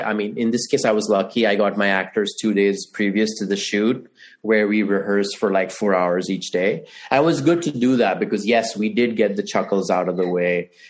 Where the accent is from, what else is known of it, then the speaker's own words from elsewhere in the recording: India; I mean, as an Indian, I find very funny.